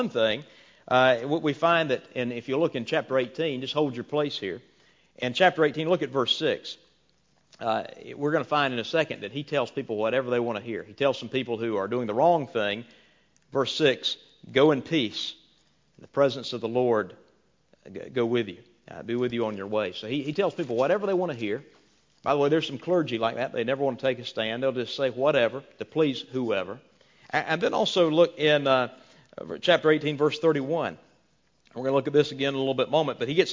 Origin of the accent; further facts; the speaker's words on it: South Carolina, United States; I've been keeping up in my hometown. It seems like there's always some crazy church drama going on in South Carolina that makes national news, or at least local news.